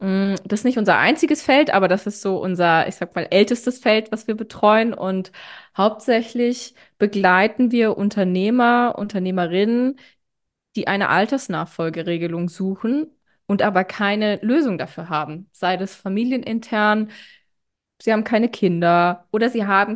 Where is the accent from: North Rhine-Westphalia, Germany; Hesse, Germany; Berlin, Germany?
Hesse, Germany; Frankfurt; also born or lived in Karlsruhe; bin 31, komme ganz ursprünglich aus dem Badischen, aus der Karlsruher Region, bin aber in Frankfurt aufgewachsen und einige Jahre dort zur Schule gegangen, beziehungsweise im Taunus hinten dran. Das ist eigentlich eine super schöne Ecke mit der Nähe an die Großstadt